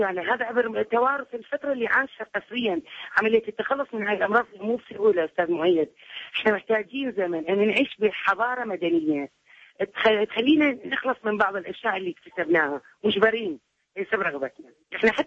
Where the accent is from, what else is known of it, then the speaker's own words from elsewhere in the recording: Iraq; accent: Iraqi; قبل فترة إحنا باب أحد المولات قاعدين نحكي بلهجتنا العراقية